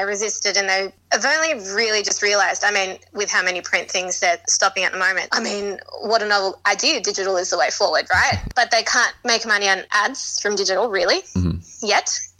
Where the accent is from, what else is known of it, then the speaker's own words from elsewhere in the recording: Belmore, New South Wales, Australia; I grew up in Belmore.